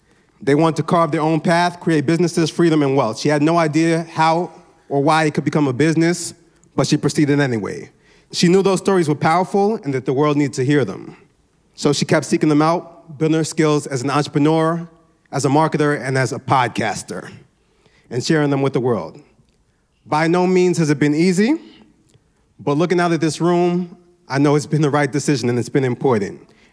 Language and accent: English; Brooklyn, New York, United States; I'm Nigerian. I'm from Brooklyn, New York.